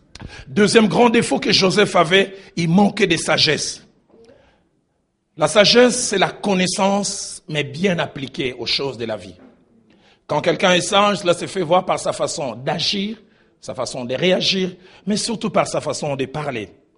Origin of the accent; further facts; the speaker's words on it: Kinshasa, DR Congo; Chez moi, à Kinshasa, on dit, non, ça m'oui.